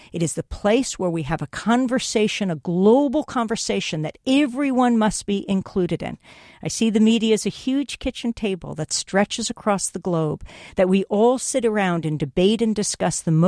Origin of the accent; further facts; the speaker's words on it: New York, United States; I come from New York.